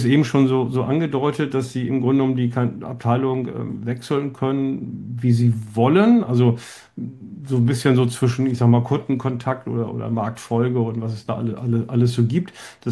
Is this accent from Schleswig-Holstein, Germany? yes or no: yes; Kiel, Schleswig-Holstein, Germany; born there; Also ich bin ja gebürtiger Kieler, also das verbindet man vielleicht mehr mit Segelsport